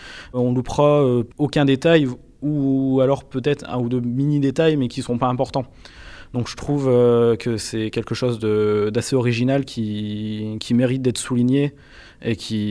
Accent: France; nous, du coup, en tant que Français, on a l'habitude de voir le cinéma français

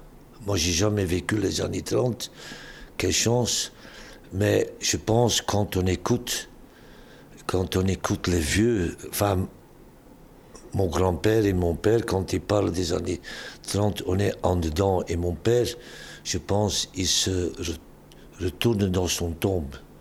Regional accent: Ostend, Flemish Region, Belgium; quand j'étais jeune à Ostende, dans les années 60

